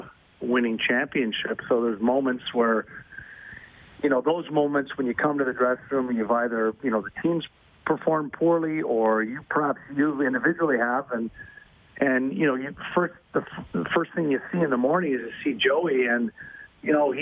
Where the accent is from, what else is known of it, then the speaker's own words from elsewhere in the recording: Montreal, Quebec, Canada; growing up in Montreal